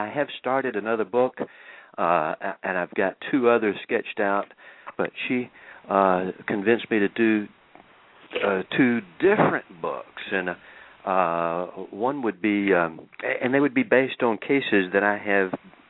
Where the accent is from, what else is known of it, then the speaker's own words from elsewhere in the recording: Jackson, Mississippi, United States; I'm from the Jackson, Mississippi area, and you end up in Nashville or Charlotte, North Carolina, where I am right now.